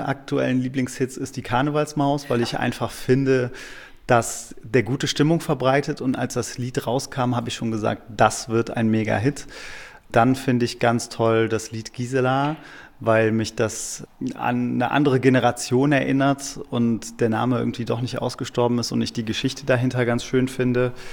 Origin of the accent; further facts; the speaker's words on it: Cologne, North Rhine-Westphalia, Germany; Köln ist der Ort, an dem ich geboren wurde. Köln ist meine Heimat